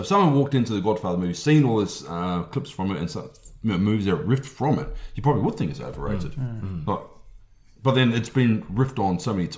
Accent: Napier, Hawke's Bay, New Zealand; all these people in Napier, my hometown, were listening.

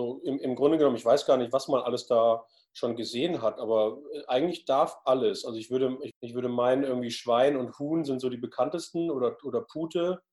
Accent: Germany; und wenn wir Schnitzel tatsächlich als Deutsche so gut finden

